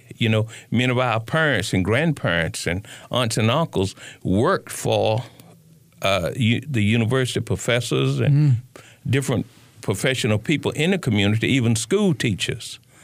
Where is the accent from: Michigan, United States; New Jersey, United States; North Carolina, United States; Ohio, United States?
North Carolina, United States; Chapel Hill; My life being born and raised in Chapel Hill, my total life from the high school days